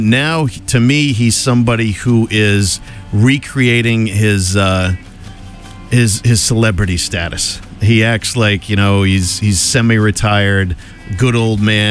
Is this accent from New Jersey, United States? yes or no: no; Tewksbury, Massachusetts, United States; I was from Tewksbury. I went to high school in Tewksbury.